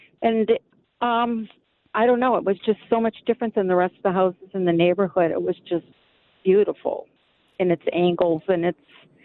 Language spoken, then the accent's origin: English; Prospect Park, Minnesota, United States; I was raised in Prospect Park, Minnesota